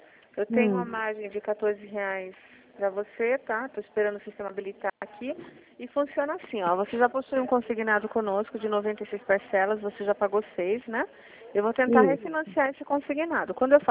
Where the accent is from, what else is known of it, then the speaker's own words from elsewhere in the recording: Sorocaba, São Paulo, Brazil; Eu sou de Sorocaba, eu conheço aí.